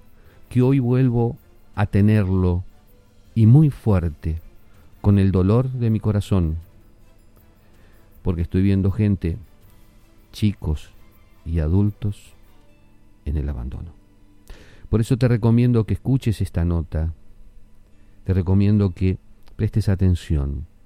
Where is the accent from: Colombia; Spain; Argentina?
Argentina; pasa en mi país, pasa con mi gente. Pucha caramba, somos argentinos.